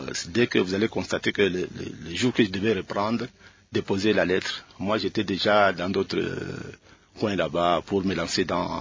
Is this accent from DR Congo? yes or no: yes; Luena, Haut-Lomami, DR Congo; born or raised there; also born or lived in Kolwezi / Lubumbashi